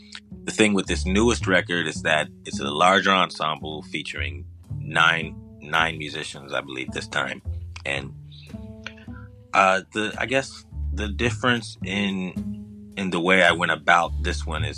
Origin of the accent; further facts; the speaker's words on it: Chicago, Illinois, United States; It was, I mean, I think my time growing up in Chicago, a lot of our education was based on these different jazz institutes.